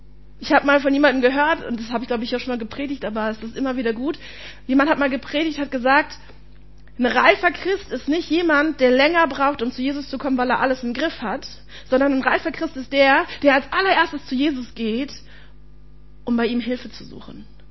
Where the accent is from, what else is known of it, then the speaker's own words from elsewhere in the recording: Berlin, Germany; Ich komme aus Berlin